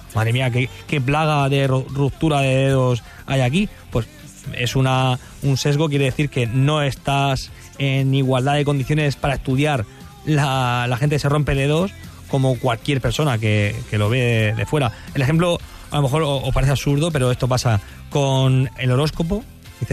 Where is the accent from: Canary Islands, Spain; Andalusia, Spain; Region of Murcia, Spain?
Region of Murcia, Spain; Murcia; que soy aquí de Murcia, aquí limones tenemos por castigo casi, por todos lados.